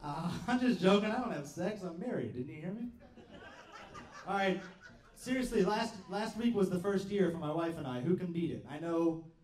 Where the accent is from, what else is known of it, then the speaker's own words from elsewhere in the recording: the South, United States; But I love the South. I grew up in the South. I think it's an amazing part of the country.